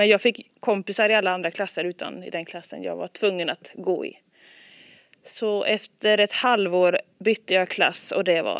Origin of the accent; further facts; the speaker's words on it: Östersund, Jämtland County, Sweden; born there; also born or lived in Vilhelmina; Jag föddes i Östersund. Flyttade sen år ner till Jo där vi bodde i 12-13 år. Och sen flyttade vi upp till Vilhelmina som ligger långt, långt upp.